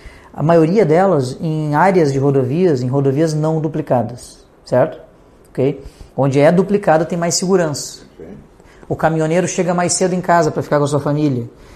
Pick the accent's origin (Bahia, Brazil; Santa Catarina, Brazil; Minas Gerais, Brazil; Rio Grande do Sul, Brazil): Rio Grande do Sul, Brazil; Tramandaí; Eu disse no início dessa entrevista que eu sou de Tramandaí. A minha cidade tem 60 mil habitantes.